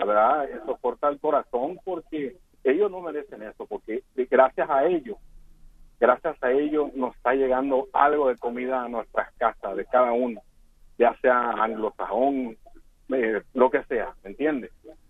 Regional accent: Puerto Rico; A mí la verdad me da tristeza como puertorriqueño

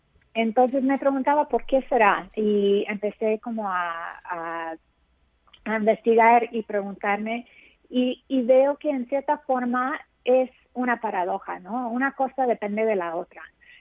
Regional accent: California, United States; now in New York, United States; soy de California y cuando me mudé a Nueva York hace 25 años

